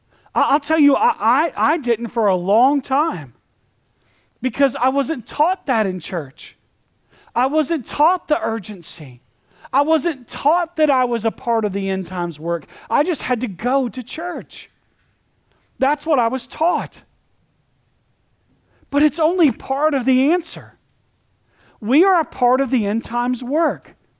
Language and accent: English; the South, United States; I say Prophet Joel because I'm from the South, and that's how it goes.